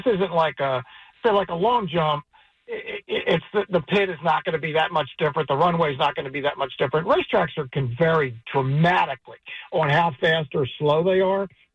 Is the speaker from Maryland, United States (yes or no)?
yes; Baltimore, Maryland, United States; because I grew up in Baltimore, so I'm a Preakness guy.